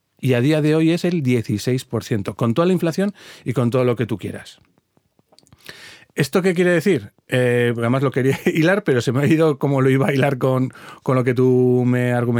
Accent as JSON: {"language": "Spanish", "country": "Spain", "said": "a medida que nosotros, como españoles, realizamos ese proceso de transición nutricional"}